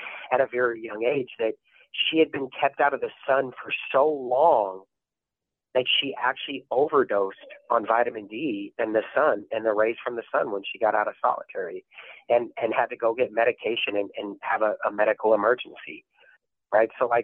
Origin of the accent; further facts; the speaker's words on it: Tacoma, Washington, United States; I grew up in the Hilltop area, Tacoma, in the early 90s, you know, which was a very rough neighborhood.